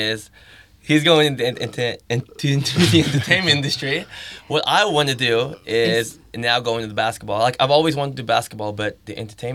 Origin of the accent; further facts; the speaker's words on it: Australia; I feel like us as Australian people as well.